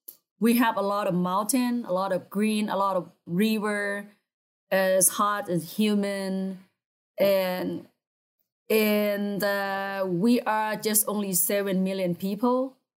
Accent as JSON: {"language": "English", "country": "Laos", "second_language": "English", "said": "So I'm from Laos and my whole family is still over there."}